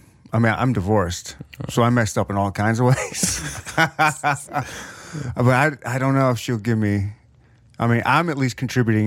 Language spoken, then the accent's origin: English; Michigan, United States; But I've always been, like, I was born and raised in Michigan, so that's my team.